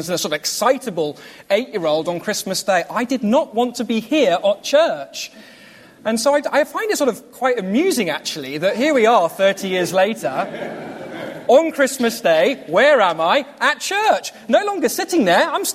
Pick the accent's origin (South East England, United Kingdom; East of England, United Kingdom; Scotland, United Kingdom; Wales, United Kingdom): South East England, United Kingdom; Oxshott; I grew up in Oxshott. Some of you may know my parents … And I grew up here at church at St. Andrew's and going to Sunday school here.